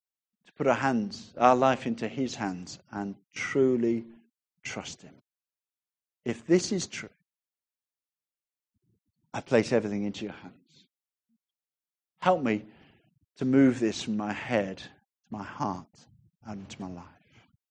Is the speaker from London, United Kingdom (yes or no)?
no; Sutton Coldfield, West Midlands, United Kingdom; I was born in England, in Sutton Coldfields. I was brought up there. I spent my first 21 years living in the same house. My mother is Scottish. My father is English. I would consider myself English.